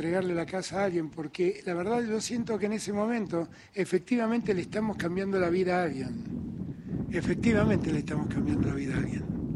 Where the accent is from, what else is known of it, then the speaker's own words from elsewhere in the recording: Buenos Aires, Argentina; Yo he nacido en Buenos Aires, soy un porteño al que ama mucho a su ciudad, a la ciudad capital, pero también soy hijo de un riojano